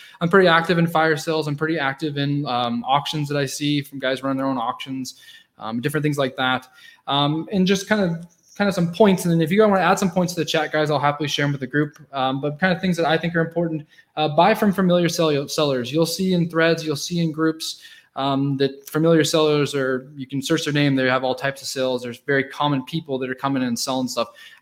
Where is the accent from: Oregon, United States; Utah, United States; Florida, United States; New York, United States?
Oregon, United States; now in Calgary, Canada; I'm in Calgary, but I'm from Oregon. I'm from the northeast corner of Oregon is where I was born and raised, if anybody is interested.